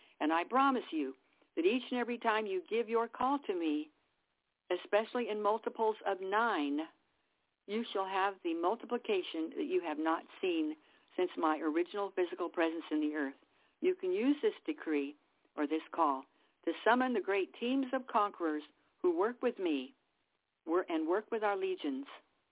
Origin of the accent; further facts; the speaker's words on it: California, United States; When I grew up in California, we liked nothing better than to visit Yosemite.